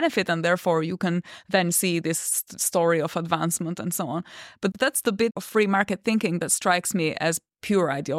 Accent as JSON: {"language": "English", "country": "Albania"}